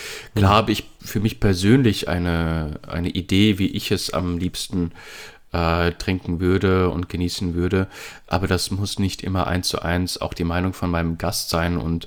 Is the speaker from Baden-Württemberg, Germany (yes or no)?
no; Frankfurt, Hesse, Germany; aber ich komme ja aus Frankfurt und im Rheingau ist ja auch so eine Fasching, so eine Partyhochburg